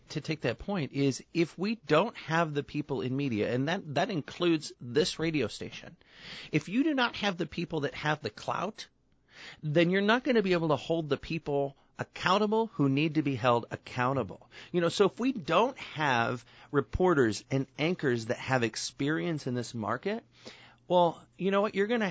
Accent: Rockford, Illinois, United States; So, you know, and I grew up in Rockford, and I knew my way around. I didn't need a map.

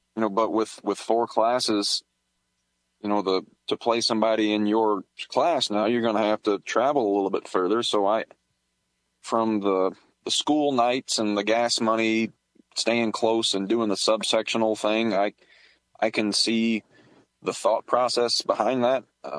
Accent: Kentucky, United States; But when I grew up in Pulaski County, which is, you know, touching the Mississippi River, or the Ohio River, one of them.

